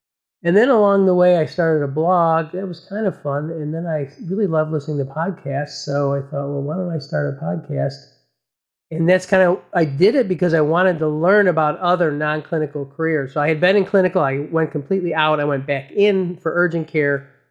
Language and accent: English; Midwest, United States; I grew up in the Midwest.